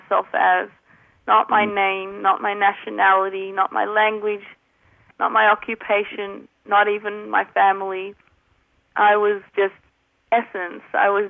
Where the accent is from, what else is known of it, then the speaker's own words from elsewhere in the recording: Australia; moved away as an adult; now in United States; I'm from Australia on a work visa.